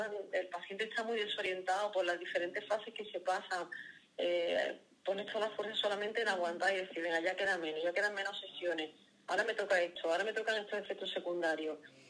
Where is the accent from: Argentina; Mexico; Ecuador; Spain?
Spain; Cádiz, Andalusia; Yo soy de Cádiz, y en este caso me derivaron a Sevilla